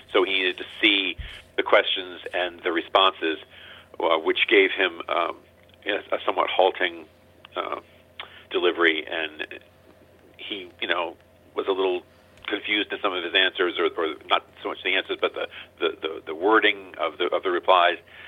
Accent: Pennsylvania, United States; And since I'm from Pennsylvania, I'm going to start with that one

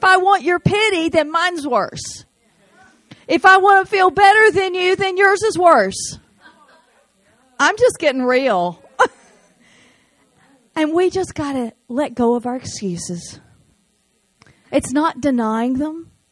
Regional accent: United States; can I just talk to us as American women for a minute?

